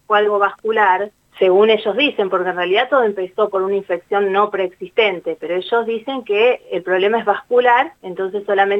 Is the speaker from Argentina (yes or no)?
yes; Argentina; moved away; alguna solución que quizás nosotros como argentinos no sabemos, porque yo vivo hace poco acá.